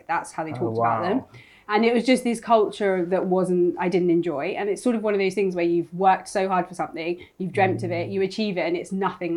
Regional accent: London, United Kingdom; Yeah, so my dad's from Jamaica, first generation immigrant, and my mum is Irish. And I grew up in South London

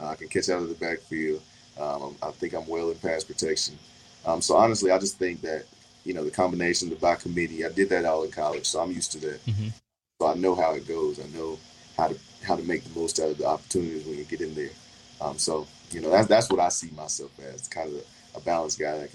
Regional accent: New London, North Carolina, United States; I grew up in New London, North Carolina, and that's about an hour, 45 minutes from Charlotte.

